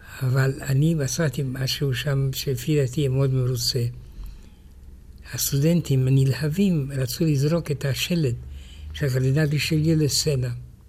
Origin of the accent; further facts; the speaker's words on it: France; כשהייתי ילד בצרפת, ילדתי עם שתי בנות פורטוגליות.